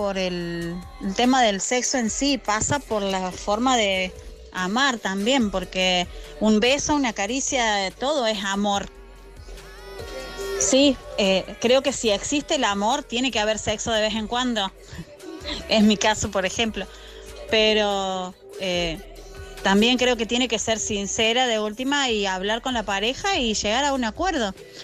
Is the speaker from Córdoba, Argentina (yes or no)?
yes; Córdoba, Argentina; Soy de Argentina, de Córdoba